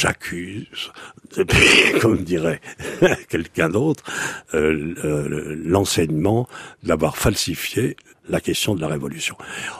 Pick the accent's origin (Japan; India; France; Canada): France; Bordeaux, Nouvelle-Aquitaine; Pourquoi je suis de Bordeaux ? Vous imaginez, je n'ai pas besoin de vous faire un état des lieux de la région. Je suis révolutionnaire parce que je suis girondin.